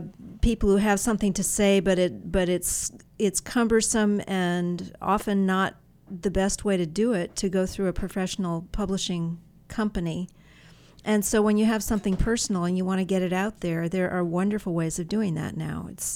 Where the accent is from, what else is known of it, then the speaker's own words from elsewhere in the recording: Massachusetts, United States; also born or lived in Vermont / New York / California; now in Illinois, United States; Yeah, I grew up in Massachusetts, Vermont, New York, and then spent a little stint in California and then came to Illinois